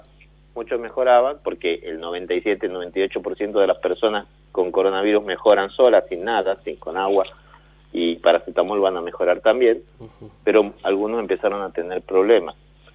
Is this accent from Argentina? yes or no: yes; Argentina; como argentinos